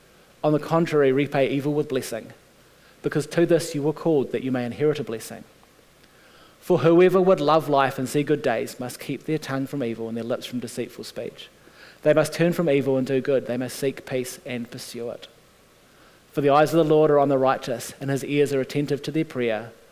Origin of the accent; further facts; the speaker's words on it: Las Vegas, Nevada, United States; God is at work in Vegas, but it's still Vegas. And we are still from Vegas. And we have absorbed the culture.